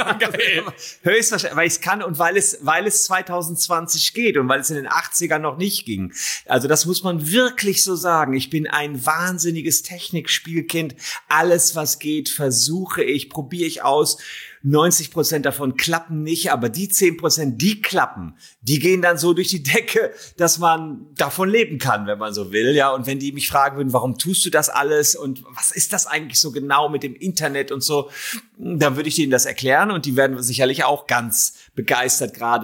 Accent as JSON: {"language": "German", "town": "Gevelsberg", "region": "North Rhine-Westphalia", "country": "Germany", "tie": "born or raised there", "said": "da bin ich groß geworden in Gevelsberg, das ist da bei Ennepetal, Wuppertal, Hagen, im Ruhrgebiet mehr oder weniger."}